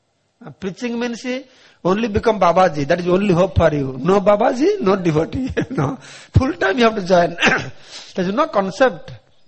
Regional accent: Puri, Odisha, India; I came from Puri. Puri is a small town, like a village.

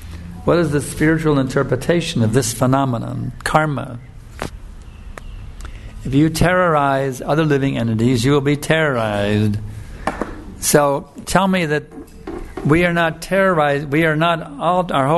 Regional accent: United States; I just think back to the culture I grew up in America in the 50s and 60s.

